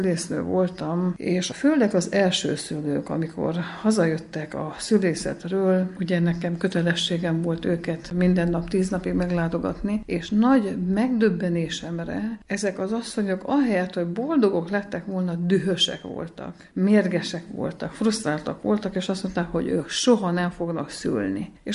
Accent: Magfalva, Mureș County, Romania; also born or lived in Erdőszentgyörgy; Hát én nagy Magfalva szerető vagyok, szülőfalumhoz ragaszkodó ember. Nem itthon születtem, első vagyok a családban, aki intézményben született Erdőszentgyörgyön, de itt nőttem fel.

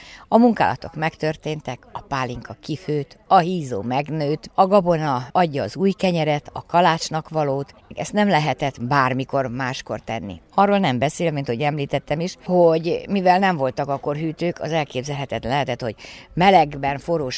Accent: Szarvas, Békés, Hungary; Mi Szarvasról jöttünk, a Szarvasi Gazdák Hagyományőrző Egyesülete.

